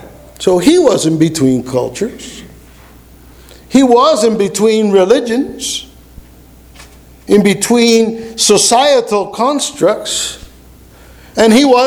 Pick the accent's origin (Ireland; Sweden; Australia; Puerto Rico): Puerto Rico; also born or lived in New York; now in United States; I'm from New York. I was born there. I was raised in Puerto Rico. I'm living in the United States.